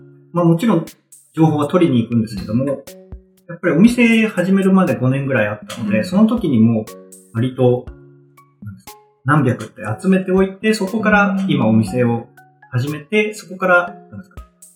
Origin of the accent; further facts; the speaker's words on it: Chiba, Japan; それを自分の出身地の千葉県、に置き換えたときに、全くそれができてないなというか